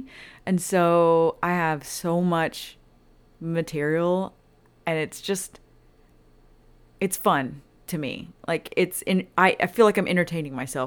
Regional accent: El Campo, Texas, United States; I'm from El Campo, Texas.

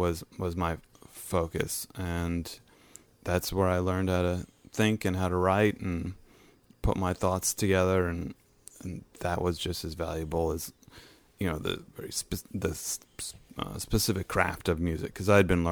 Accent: Connecticut, United States; Grew up in the Northeast, in Connecticut, outside of New Haven.

